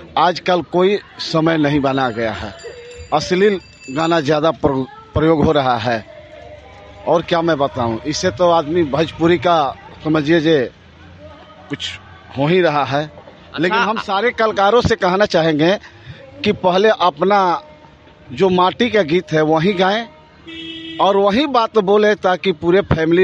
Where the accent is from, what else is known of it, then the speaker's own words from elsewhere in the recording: Bihar, India; now in Faridabad, India; हम बेशक बिहार से बिलोंग करते हैं लेकिन हम लोग हरियाणा में फरीदाबाद रहते हैं